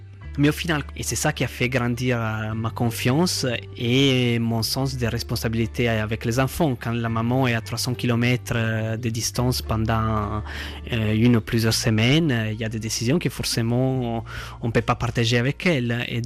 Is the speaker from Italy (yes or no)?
yes; Italy; French is a second language; Moi, je suis italien